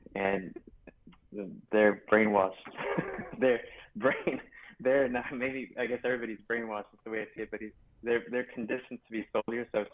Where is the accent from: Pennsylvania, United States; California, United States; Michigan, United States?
California, United States; Los Angeles; So I grew up in Los Angeles, California.